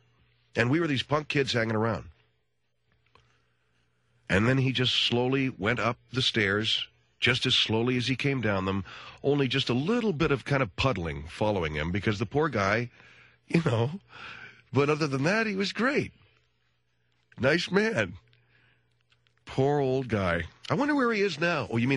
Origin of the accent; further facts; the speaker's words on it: Pasadena, California, United States; I grew up in Pasadena, and they were very wealthy, too.